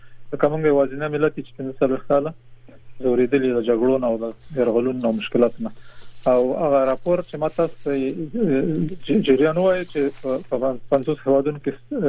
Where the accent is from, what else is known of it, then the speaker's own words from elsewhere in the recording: Afghanistan; زه خو د یو افغان په توګه هیڅکله مایوسه کېږم نه